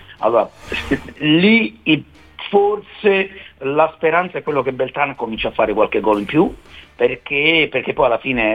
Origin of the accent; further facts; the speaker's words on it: Rome, Lazio, Italy; io sono di Roma, lo conosco da quando è piccolino